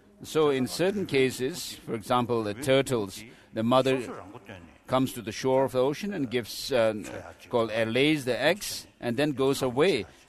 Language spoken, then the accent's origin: English; Amdo, China; English is a second language; I was born a peasant in Amdo, in a very remote place, in Amdo, in Tibet.